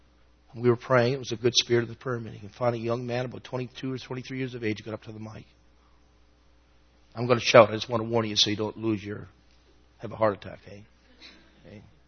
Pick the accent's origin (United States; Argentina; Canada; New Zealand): Canada; And so I said I was from Canada.